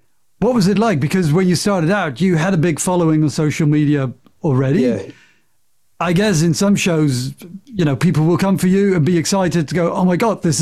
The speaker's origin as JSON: {"language": "English", "country": "Netherlands", "said": "I am a comedian from the Netherlands"}